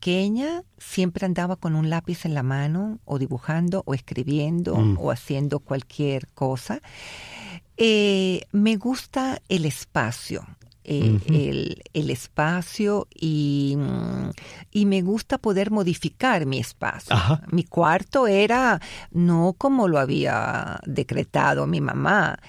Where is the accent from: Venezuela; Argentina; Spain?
Venezuela; moved away; also born or lived in Italy; Italiana, sí. De muy pequeña me fui a Venezuela. Mm. En Venezuela debo decir que seguí siendo italiana, porque mis padres me pusieron en un colegio italiano